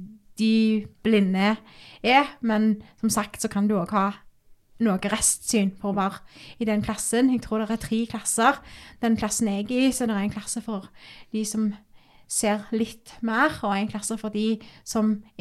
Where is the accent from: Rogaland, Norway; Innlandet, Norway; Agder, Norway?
Rogaland, Norway; Tau; Men hjemme på Tau, der jeg vokst opp og bor ennå, jeg veldig godt kjent, sant?